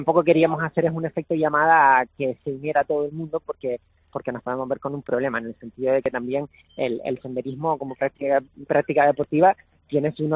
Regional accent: Las Palmas de Gran Canaria, Canary Islands, Spain; nosotros somos de Las Palmas de Gran Canaria y teníamos muchas ganas de traer este formato a nuestra ciudad.

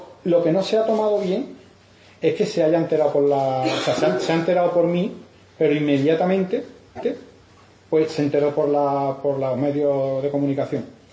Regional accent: Cádiz, Andalusia, Spain; Y yo soy yo y soy de Cádiz.

